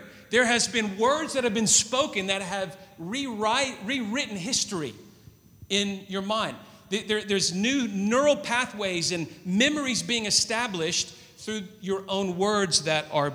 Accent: Tennessee, United States; When I was 13 years old, we lived on some land. I grew up in Tennessee, and we had horses.

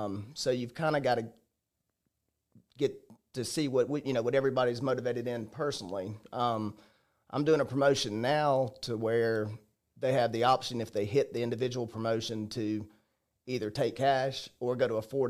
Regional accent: Ozark, Alabama, United States; So I'm originally from Ozark, Alabama, down in the Wiregrass. From there, I went to the University of Alabama.

